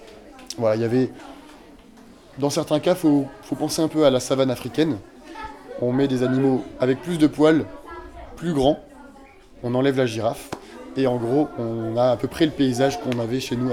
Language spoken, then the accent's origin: French; Auvergne-Rhône-Alpes, France; Chez nous en France, en Haute-Savoie notamment, on avait des lions